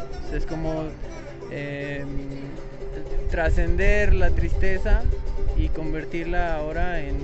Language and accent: Spanish; Xalapa, Veracruz, Mexico; de Xalapa, Veracruz, y también vengo de Cuernavaca.